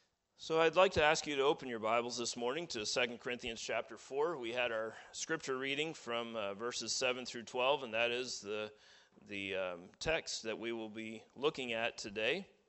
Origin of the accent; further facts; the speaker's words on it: New Hampshire, United States; now in Huntsville, United States; And I said I would never live in Alabama. I'm from New Hampshire. Never say never, because guess where I live? I live in Alabama now.